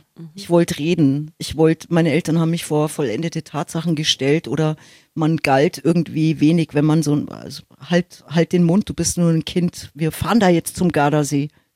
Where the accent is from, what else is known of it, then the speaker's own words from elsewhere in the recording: Munich, Bavaria, Germany; Das ist meine Heimat.